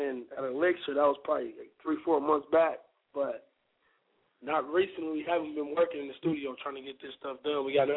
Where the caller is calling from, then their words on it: Saint Paul, Minnesota, United States; Calling from St. Paul.